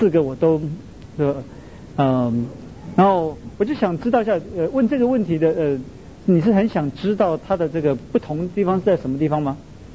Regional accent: United States; 我个人呢，因为我在美国长大了

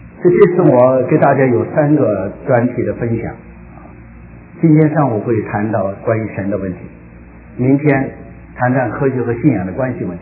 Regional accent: China

